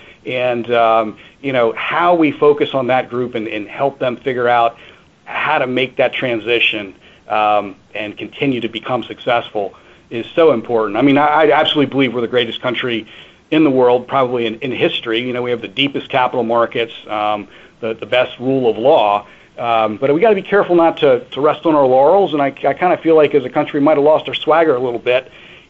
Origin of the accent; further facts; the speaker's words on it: Virginia, United States; moved away; also born or lived in North Carolina / New England; I grew up in Virginia and then spent a lot of time in North Carolina. And so I've been in New England for about 3.5 years.